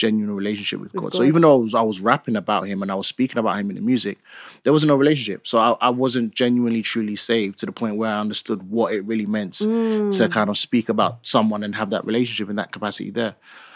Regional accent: London, United Kingdom; like I'm from East London, and I grew up in an era where grime music was just the thing.

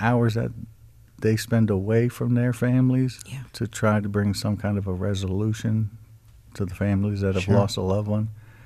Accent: Brooklyn, New York, United States; Brooklyn, originally from Brooklyn.

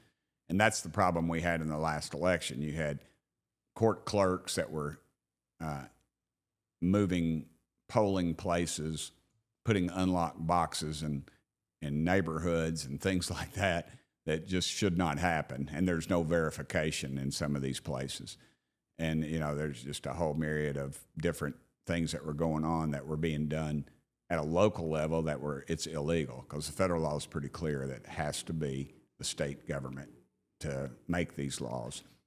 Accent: Knoxville, Tennessee, United States; and I grew up in Knoxville, Tennessee

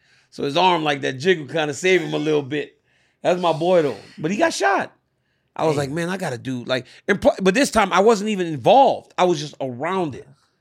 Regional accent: Louisiana, United States; Well, it's like that's why growing up in Louisiana, right? So we watched the wide world of sports on ABC because it was free.

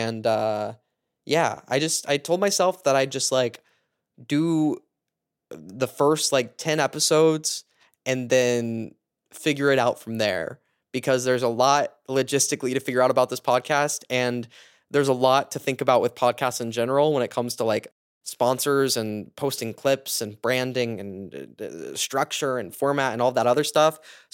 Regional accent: Midwest, United States; I'm going to pack up all of my stuff and drive it all to my hometown, back in the Midwest.

